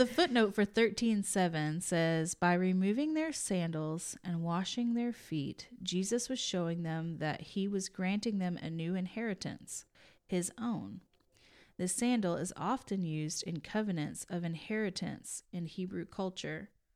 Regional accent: West Virginia, United States; To my home state of West by God, Virginia, the wild, wonderful country.

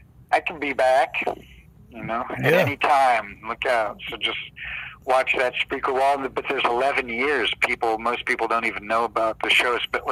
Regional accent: Dayton, Ohio, United States; I grew up in Dayton, Ohio, where the … hailed from, so there's always been kind of a funk thing in my blood

